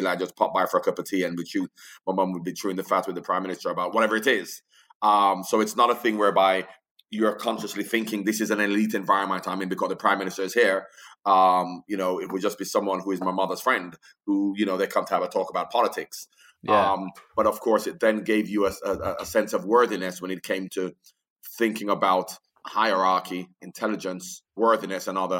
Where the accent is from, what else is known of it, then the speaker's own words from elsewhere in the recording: Jamaica; So I've never been a center back growing up in Jamaica. I was always an attacking player.